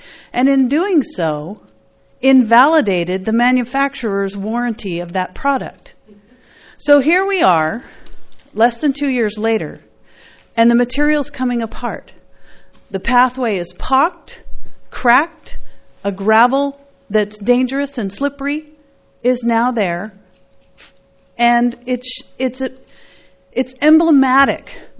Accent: Los Osos, California, United States; from Los Osos, and I think I'm going to continue on with the theme of disrespect for Los Osos.

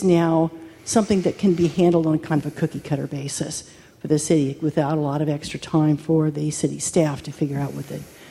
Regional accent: Atascadero, California, United States; I am from Atascadero

